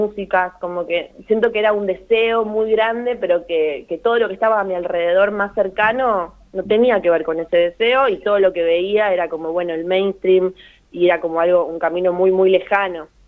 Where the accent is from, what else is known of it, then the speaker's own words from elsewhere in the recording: Buenos Aires, Argentina; me crié en Saavedra, fui a un colegio católico que era como un colegio comercial